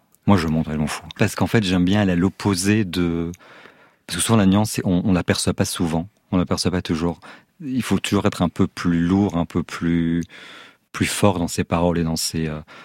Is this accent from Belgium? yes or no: yes; Belgium; born there; Je suis né en Belgique, vraiment dans une famille tout à fait normale.